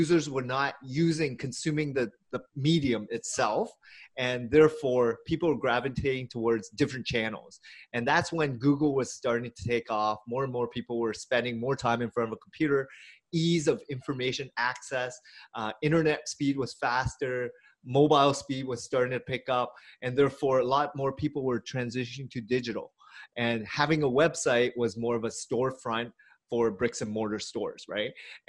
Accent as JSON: {"language": "English", "town": "Hamilton", "region": "Ontario", "country": "Canada", "tie": "born or raised there", "lives_now": "Richmond Hill, Canada", "said": "I'm a little bit north in Richmond Hill, but I still consider myself a Torontonian. However, I was born and raised in Hamilton, so an hour away from Toronto."}